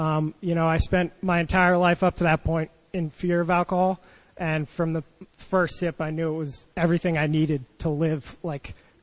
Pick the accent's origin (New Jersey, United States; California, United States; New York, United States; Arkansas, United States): New Jersey, United States; So I grew up in New Jersey.